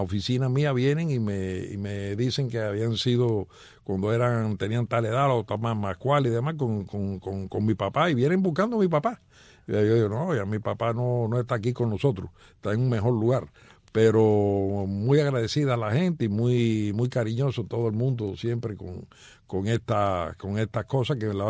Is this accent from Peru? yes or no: no; Placetas, Villa Clara, Cuba; yo soy de la región central de Cuba, allá de Placetas, que es una ciudad que está a unos 36 kilómetros de Santa Clara. Es lo que se llamaba Las Villas antes, ahora se llama Villa Clara.